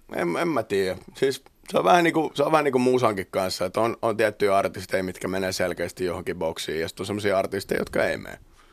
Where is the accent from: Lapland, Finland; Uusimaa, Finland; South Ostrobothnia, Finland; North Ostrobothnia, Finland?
Uusimaa, Finland; Helsinki; mä oon helsinkiläinen ja mulla on ravintola Helsingissä